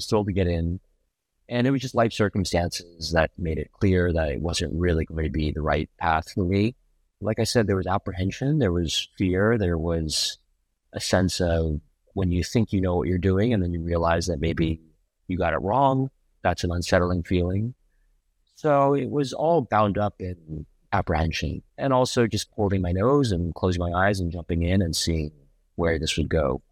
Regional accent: Manhattan, New York, United States; But for me, I was born in New York, raised in Manhattan.

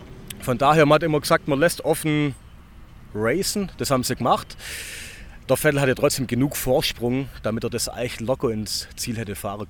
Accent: Nufringen, Baden-Württemberg, Germany; Wir kommen aus Nufring.

